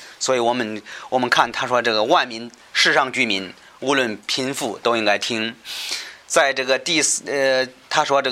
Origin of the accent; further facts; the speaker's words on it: China; 这个尤其我们中国人，只要提到这个钱这方面